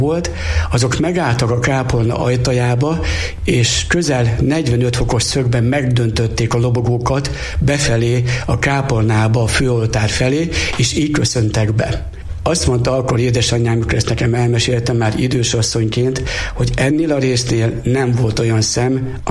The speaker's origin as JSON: {"language": "Hungarian", "town": "Kál", "region": "Heves", "country": "Hungary", "said": "Én innen 20 kilométerről származom, Káló nevű kis településről."}